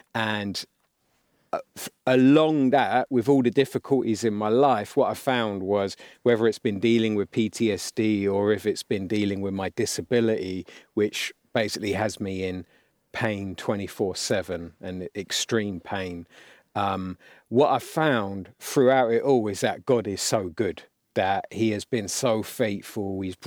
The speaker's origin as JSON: {"language": "English", "region": "London", "country": "United Kingdom", "tie": "born or raised there", "said": "So I grew up on the Alton estate in a single parent home"}